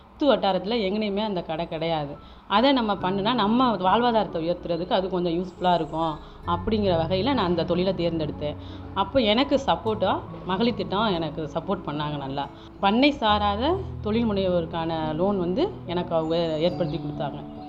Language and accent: Tamil; Variyapatti, Tamil Nadu, India; என்னுடைய சொந்த ஊர் வந்து திருமய ஒன்றியத்தில் வாரியப்பட்டிங்கிற கிராமத்தில் என்னோட சொந்த ஊர். நான் 2008 வந்து திருமய ஒன்றியம் தான் இளஞ்சாவூருங்கிற ஊராட்சியில் என்னை கல்யாணம் பண்ணாங்க.